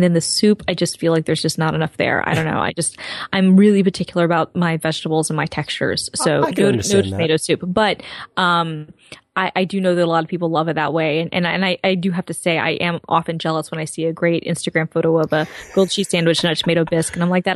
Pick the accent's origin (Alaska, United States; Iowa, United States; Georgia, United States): Georgia, United States; Atlanta; Now, Tucker is not too far from where I grew up in Atlanta. It's in suburban Atlanta.